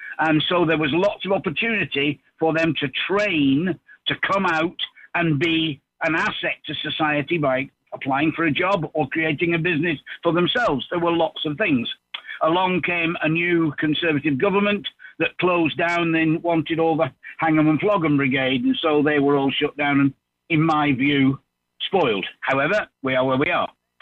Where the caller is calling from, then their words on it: Santiago de la Ribera, Region of Murcia, Spain; I'm calling from Santiago de la Ribera, up near Alicante